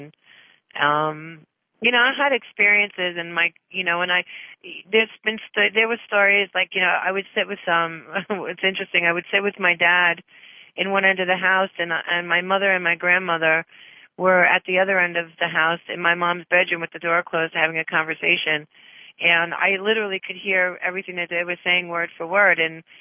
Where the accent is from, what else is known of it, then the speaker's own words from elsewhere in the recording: New York, United States; And of course, yeah, I'm from New York.